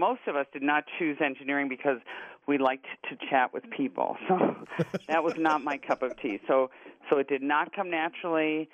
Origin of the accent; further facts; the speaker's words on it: Denver, Colorado, United States; You know, I'm from Denver, Alan, so